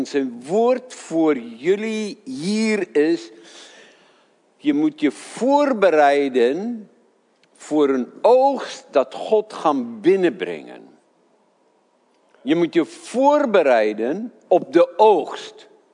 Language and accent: Dutch; South Africa; ik ben in Zuid-Afrika opgegroeid en we hadden citroenen, die waren zo groot.